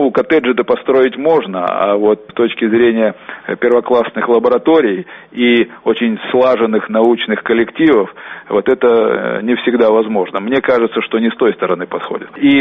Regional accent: Novosibirsk, Novosibirsk Oblast, Russia; born there; потому что я родился в Новосибирске, и очень очень часто бывал в Академгородке

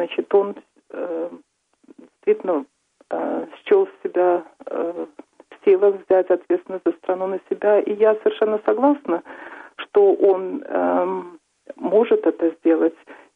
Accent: Belarus; И я горжусь тем, что я белоруска.

